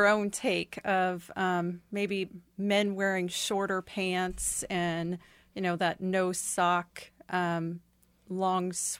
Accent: Kansas City, Missouri, United States; also born or lived in New York; My story is one of I grew up here in Kansas City, but I wanted to go to New York and I wanted to experience Fashion Week there.

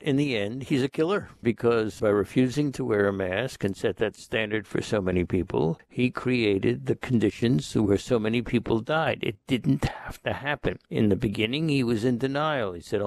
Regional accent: Massachusetts, United States; In my home state of Massachusetts, we have a governor who's laid out some very strict rules.

